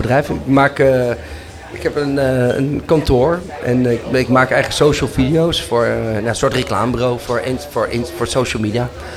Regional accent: The Hague, South Holland, Netherlands; accent: The Hague; Luister nou, je hoort toch mijn Haagse accent.

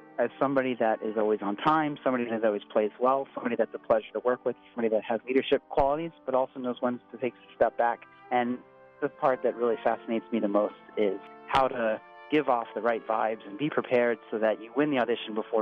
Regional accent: Staten Island, New York, United States; I grew up in New York City, and I heard them in my hometown in Staten Island, New York

